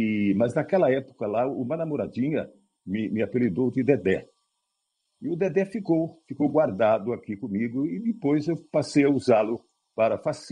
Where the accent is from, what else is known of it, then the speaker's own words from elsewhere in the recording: Santos, São Paulo, Brazil; nasci em Santos, no litoral do estado de São Paulo, e comecei minha carreira profissional na minha cidade